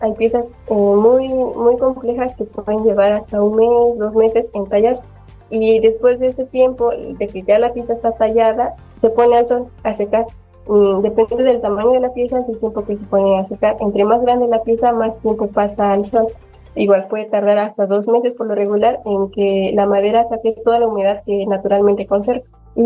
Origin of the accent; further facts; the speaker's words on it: Cotlán, Oaxaca, Mexico; Yo soy de Cotlán, es una comunidad que está muy cerca de San Martín, como unos 15 minutos.